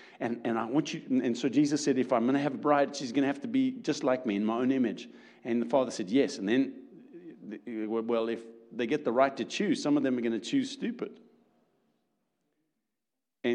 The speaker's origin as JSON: {"language": "English", "country": "South Africa", "accent": "South African", "moved": "yes", "lives_now": "Atlanta, United States", "said": "You will notice that my accent is a little different. We're from originally South Africa, which is what I call, this is the deep southern accent, right?"}